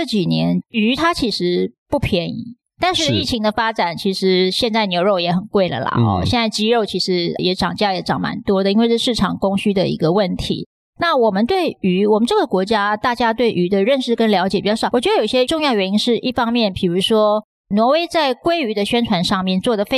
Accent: Taiwan; 我是台湾人，我是海岛子民

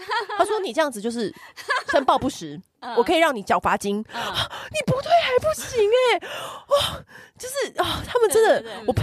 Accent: Taiwan; 我们台湾人就是比较亲民，我们比较随和，

